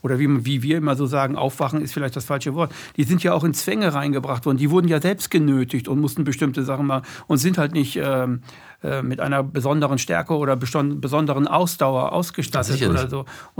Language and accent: German; western Germany, Germany; ich jetzt als Wessi, ich bin hier groß geworden im Westen